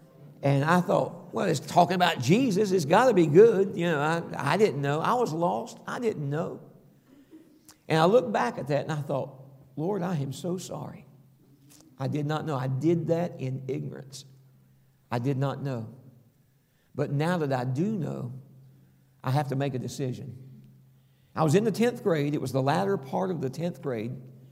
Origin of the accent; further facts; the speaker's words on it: the South, United States; Listen, I'm from the South, okay? You're from the North, okay?